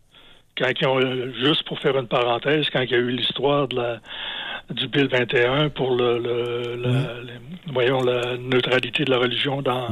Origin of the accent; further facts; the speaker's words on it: Quebec, Canada; Parce que moi, je viens d'une région, je viens de l'Abitibi, où ce que c'est des bûcherons puis des mineurs.